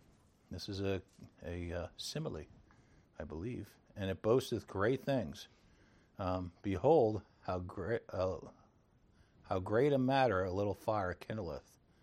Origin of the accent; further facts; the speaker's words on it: Bronx, New York, United States; I grew up in the Bronx and never saw that.